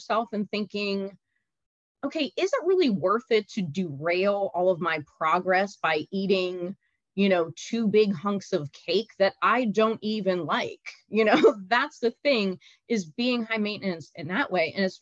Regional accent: Philadelphia, Pennsylvania, United States; Look, I'm from Philly. I love my buffalo wings and things like that.

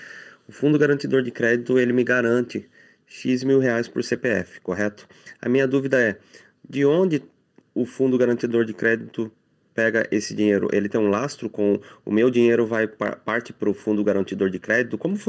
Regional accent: Itapeva, São Paulo, Brazil; sou da cidade de Itapeva, interior de São Paulo.

